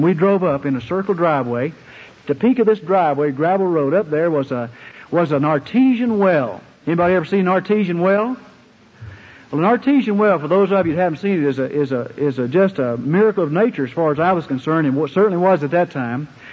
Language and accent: English; Ovett, Mississippi, United States; I grew up in Ovette, Mississippi. Really, I grew up out from Ovette, Mississippi, near a giant oak tree. In fact, it is about 15 miles from Ovette, Mississippi, where I grew up.